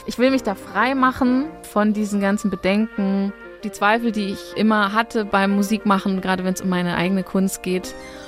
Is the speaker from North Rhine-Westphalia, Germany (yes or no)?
no; Mecklenburg-Vorpommern, Germany; Ich komme eigentlich aus Mecklenburg, aus einer Kleinstadt und habe da meine Anfangsmusikausbildung genossen